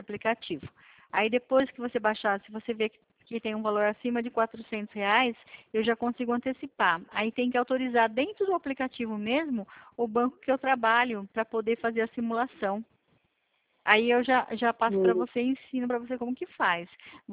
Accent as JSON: {"language": "Portuguese", "town": "Americana", "region": "São Paulo", "country": "Brazil", "said": "Eu sou de Americana, estado de São Paulo, né?"}